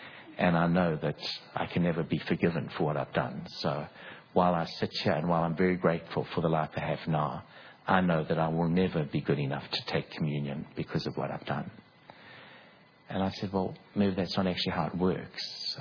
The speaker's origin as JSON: {"language": "English", "town": "Durban", "region": "KwaZulu-Natal", "country": "South Africa", "tie": "born or raised there", "said": "I grew up in Durban in South Africa, and that's where the accent comes from, if you're wondering."}